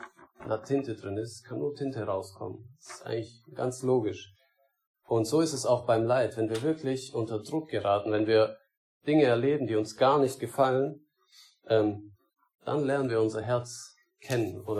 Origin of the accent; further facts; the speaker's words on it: Metzingen, Baden-Württemberg, Germany; Genau, ich habe vorhin nicht gesagt, von wo ich komme. Also wir sind aus Metzingen, vielleicht kennst du der eine oder andere.